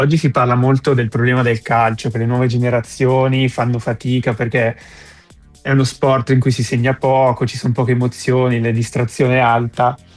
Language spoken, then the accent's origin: Italian; Sirone, Lombardy, Italy; il mio paese, Sirone, non aveva una squadra di calcio a 11, o meglio, si doveva andare in altri paesi a giocare perché non avevamo il campo